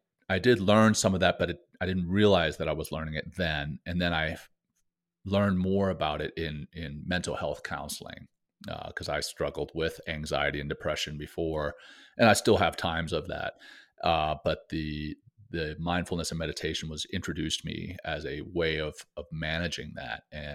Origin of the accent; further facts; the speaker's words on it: Louisiana, United States; I grew up in Louisiana, but would go up into the mountains to do these training camps in the summer.